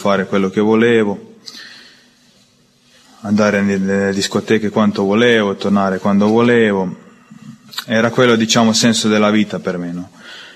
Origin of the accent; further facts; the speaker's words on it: Croatia; Italian is a second language; vengo dalla Croazia, ho 23 anni.